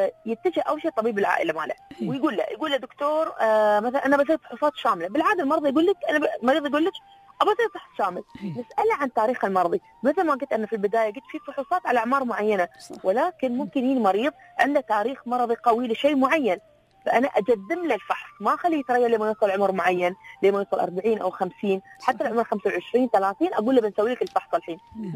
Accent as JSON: {"language": "Arabic", "country": "United Arab Emirates", "said": "احنا في الامارات"}